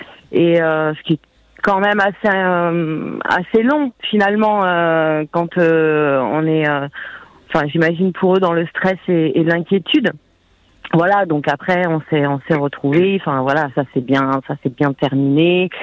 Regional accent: Hauts-de-France, France; moi j'étais de l'Oise

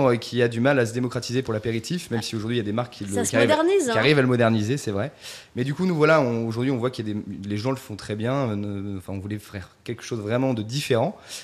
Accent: Reims, Grand Est, France; Alors, pas exactement de Lorraine, on est de la Marne, on est de Reims, mais bon...

